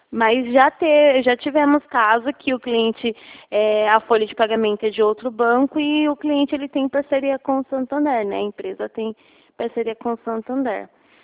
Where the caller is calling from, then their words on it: Bauru, São Paulo, Brazil; Eu sou daqui do estado de São Paulo, falo da cidade de Bauru.